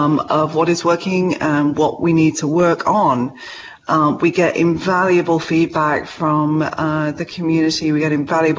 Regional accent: United Kingdom; now in Seattle, United States; My gosh, well, I'm British. I may live here in Seattle, but I grew up with the RNIB and the RNID and several other organizations.

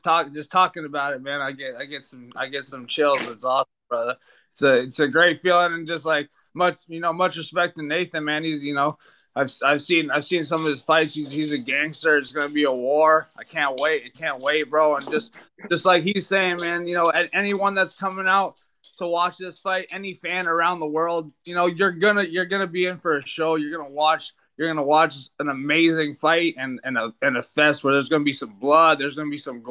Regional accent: Pietermaritzburg, KwaZulu-Natal, South Africa; now in United States; I'm from South Africa. I'm from South Africa originally. I was born in Pietermaritzburg, and I grew up playing.

